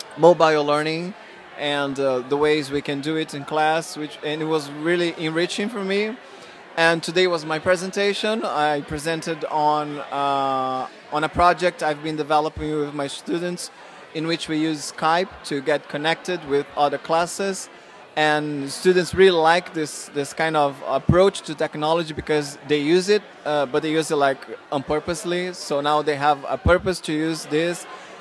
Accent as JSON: {"language": "English", "region": "Rio de Janeiro", "country": "Brazil", "said": "I come all the way from Brazil, Rio de Janeiro."}